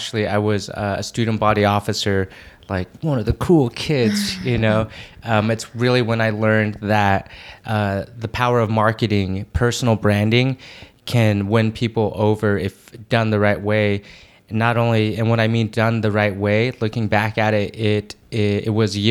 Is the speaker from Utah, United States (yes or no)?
yes; Utah, United States; But that, like growing up in Utah, you have to take advantage of for reals, like the nature and the beauty of that place.